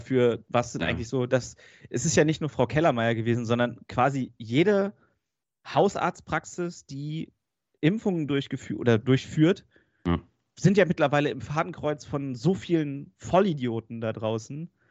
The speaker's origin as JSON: {"language": "German", "town": "Hildesheim", "region": "Lower Saxony", "country": "Germany", "tie": "born or raised there", "said": "Das ist für uns als Kinder, also jeder aus Hildesheim ist als Kind im Vogelpark Walsrode gewesen."}